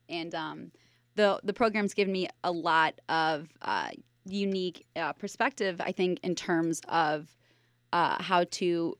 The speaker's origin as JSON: {"language": "English", "town": "St. Louis", "region": "Missouri", "country": "United States", "tie": "born or raised there", "said": "Okay, so my background is I grew up in St. Louis."}